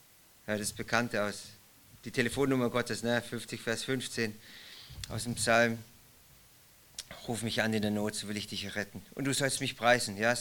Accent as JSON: {"language": "German", "region": "Swabia", "country": "Germany", "said": "Ich bin ein Schwabe, deswegen. Ich bin Schwabe"}